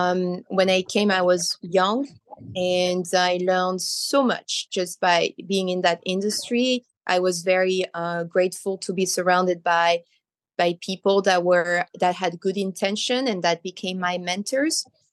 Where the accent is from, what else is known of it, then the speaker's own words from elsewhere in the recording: France; English is a second language; now in United States; Well, I'm from France. I'm French-Italian.